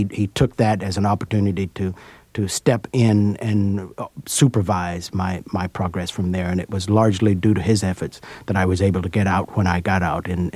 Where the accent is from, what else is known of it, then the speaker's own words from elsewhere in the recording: Sheffield, Alabama, United States; a great contralto in my hometown of Sheffield, Alabama, named